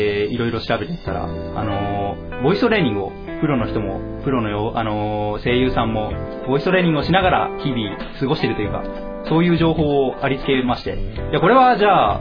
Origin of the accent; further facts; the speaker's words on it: Nagano, Japan; also born or lived in Yamanashi; 長野県のど真ん中の諏訪湖なんですけど